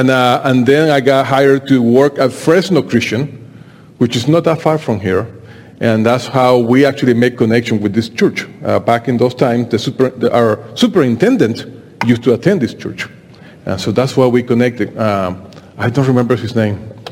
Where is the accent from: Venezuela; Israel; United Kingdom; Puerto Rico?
Venezuela; now in United States; I am from Venezuela. That's my native country, and I have work with Hispanics all over the Western United States.